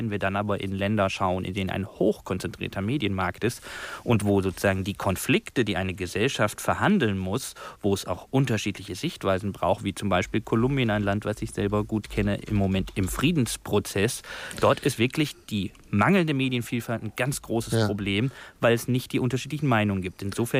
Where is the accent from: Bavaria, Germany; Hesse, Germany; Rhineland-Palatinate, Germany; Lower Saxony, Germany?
Hesse, Germany; In dem Kreis, wo ich groß geworden bin, in Nordhessen, gab es früher mal 3 konkurrierende Lokalzeitungen.